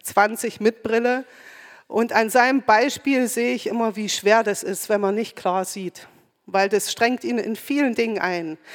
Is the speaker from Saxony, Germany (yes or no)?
yes; Hermannsdorf, Saxony, Germany; also born or lived in Annaberg; wurde ja schon mehrfach gesagt. Bin aufgewachsen und geboren hier in Annaberg, aufgewachsen in Hermannsdorf.